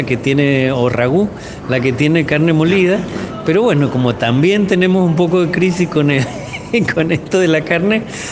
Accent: Mendoza, Argentina; also born or lived in Italy; pero yo soy mendocino y siempre voy a ser mendocino y nunca, por ejemplo, nunca se me ocurrió irme a vivir a Buenos Aires.

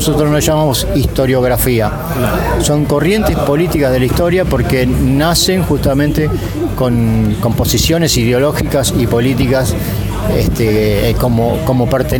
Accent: Buenos Aires, Argentina; born there; de mi querido San Telmo, ¿no? Yo no nací acá, nací en Capital, no nací en este barrio, digo. Pero mi barrio por adopción. Y vivo y milito acá en el barrio, tengo una acción política acá en San Telmo.

